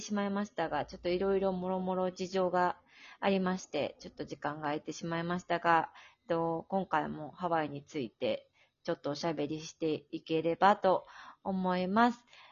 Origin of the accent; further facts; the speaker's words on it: Osaka, Japan; 私地元が大阪なので、ちょうど帰国の時に